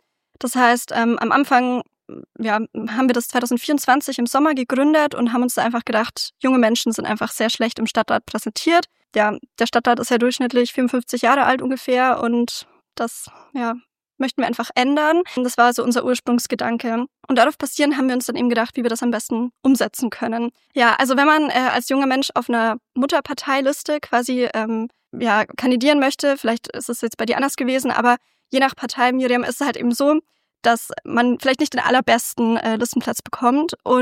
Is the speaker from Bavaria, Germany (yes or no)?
yes; Ingolstadt, Bavaria, Germany; moved away as an adult; now in Regensburg, Germany; ich bin 26 Jahre alt und ich komme ursprünglich aus Ingolstadt, bin jetzt aber vor 8 Jahren nach Regensburg gezogen, zum Studium erstmal und arbeite jetzt hier als Medizintechnik-Ingenieurin.